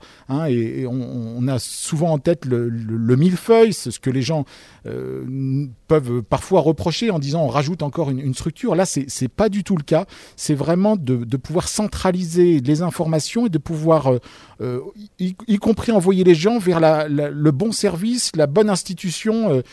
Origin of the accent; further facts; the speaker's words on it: Auvergne-Rhône-Alpes, France; nous, association, on connaît bien le milieu rural, on est tous issus de la Loire au sens large